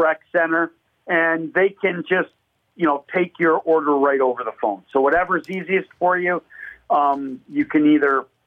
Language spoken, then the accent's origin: English; Hoffman Estates, Illinois, United States; moved away as an adult; now in Marinette, United States; But yeah, so I grew up in Hoffman Estates, lived there for 19 years, and then joined the service, and have never been back.